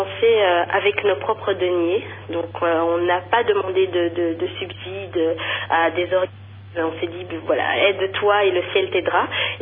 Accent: Belgium; born there; je suis née en Belgique, donc déjà, j'ai eu la chance avec mes parents qu'ils entretiennent vraiment cette flamme de notre culture congolaise

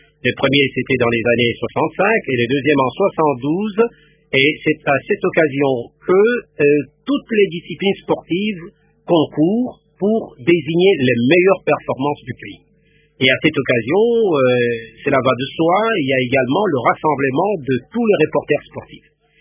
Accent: Katanga, DR Congo; born there; Je suis né au Katanga

